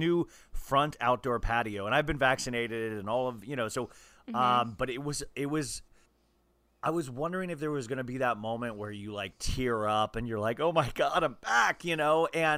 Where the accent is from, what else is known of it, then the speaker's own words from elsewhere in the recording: California, United States; Woo! I'm from California.